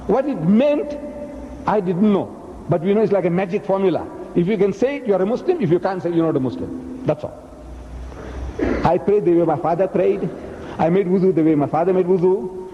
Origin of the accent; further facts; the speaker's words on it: India; When they conquered my country, I come from India.